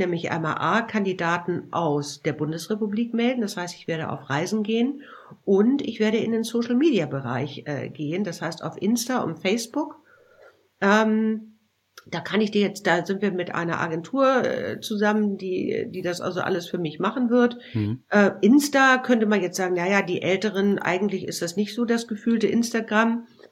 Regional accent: Hamburg, Germany; Hamburg ist natürlich meine Heimat

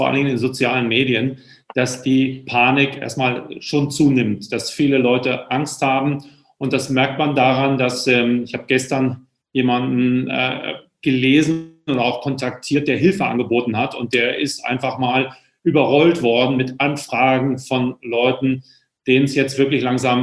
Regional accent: Hamburg, Germany; ich darf es ja als Hamburger nicht richtig sagen

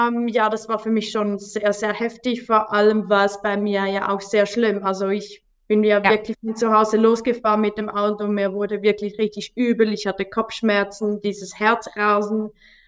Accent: Zurich, Switzerland; Ich bin 32 Jahre alt. Ich komme aus der Schweiz in der Nähe von Zürich.

